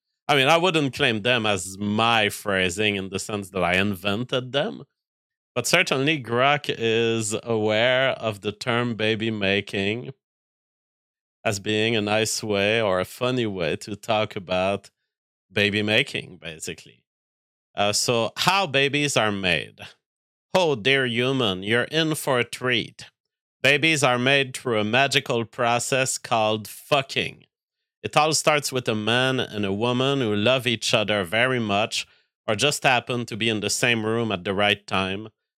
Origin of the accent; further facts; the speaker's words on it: Canada; because I'm a Canadian, basically